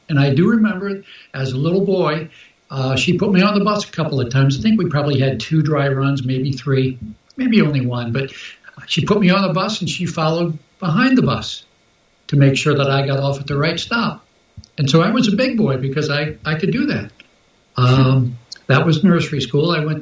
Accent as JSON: {"language": "English", "town": "Baltimore", "region": "Maryland", "country": "United States", "tie": "born there", "said": "Well, I was born at a very early age. I was born in Baltimore, Maryland."}